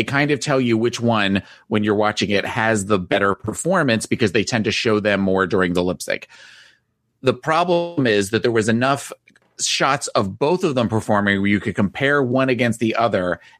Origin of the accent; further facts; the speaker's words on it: New Jersey, United States; So, as we've talked about, I'm from New Jersey.